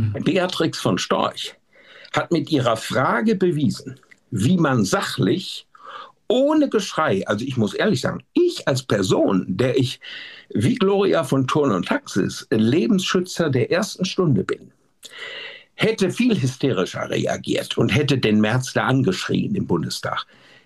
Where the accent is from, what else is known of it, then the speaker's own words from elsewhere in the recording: Switzerland; als Schweizer